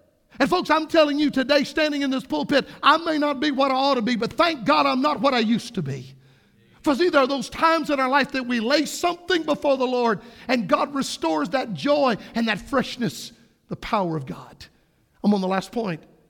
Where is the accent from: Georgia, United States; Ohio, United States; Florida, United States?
Florida, United States; In my home state of Florida, you can look it up.